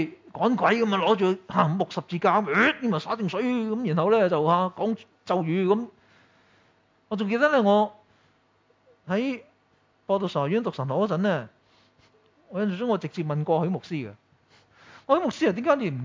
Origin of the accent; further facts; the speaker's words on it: Taishan, Guangdong, China; now in Canada; 後嚟更加咧就開始我屋企又移民啦嚇，即係我台山人中意移民噶嘛，咁啊有哥哥又移民咗去加拿大嚇，有姐姐又嫁咗去三藩市咁樣嚇